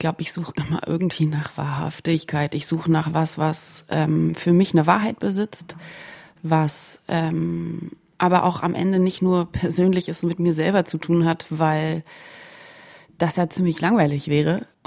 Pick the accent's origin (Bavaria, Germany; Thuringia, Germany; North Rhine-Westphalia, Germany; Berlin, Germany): Berlin, Germany; Ich bin ja gebürtige Berlinerin und das ist schon ganz schön drastisch.